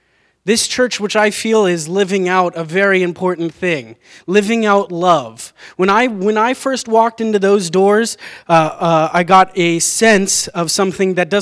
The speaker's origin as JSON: {"language": "English", "region": "California", "country": "United States", "tie": "born or raised there", "moved": "as an adult", "said": "I come from California. That was where I was born and raised. I was in a lovely church out there for 18 years of my life."}